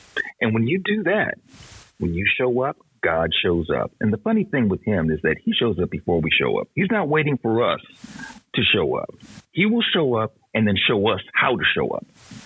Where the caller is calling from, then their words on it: Lakewood, Washington, United States; So I am tapping in from Lakewood, Washington, and witnessing from day one.